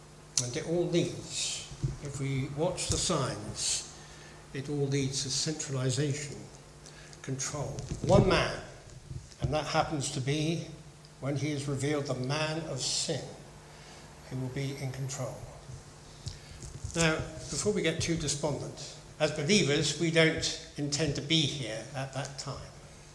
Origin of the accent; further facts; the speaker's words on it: United Kingdom; We had British values, or values that we valued as British people, and anyone else who was a believer.